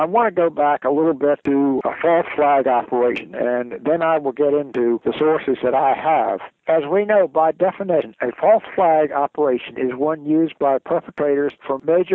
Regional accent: Maryland, United States; also born or lived in Baltimore; Yeah, I was born in Maryland, born in Baltimore, and I grew up on the Eastern Shore.

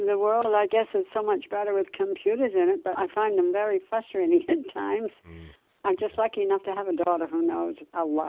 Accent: England, United Kingdom; born there; moved away as an adult; Okay, well, I was born in England and came to this country when I was 20 years old.

